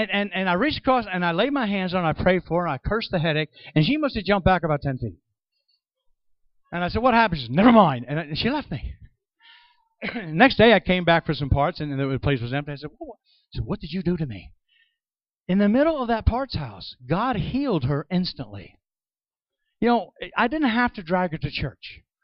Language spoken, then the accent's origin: English; New York, United States; I'm the kind of guy, I guess I'm from the show me state, I guess. I'm actually from New York.